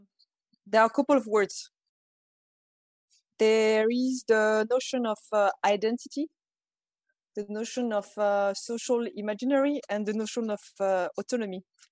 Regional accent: France; English is a second language; I'm French. I'm from France. And I did a PhD in Ireland, in NUIG.

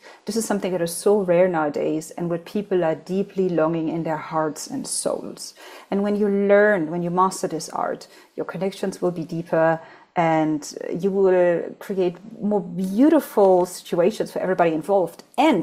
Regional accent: Germany; my parents are from Poland and they went to Germany. I was created in Germany. I grew up in Germany.

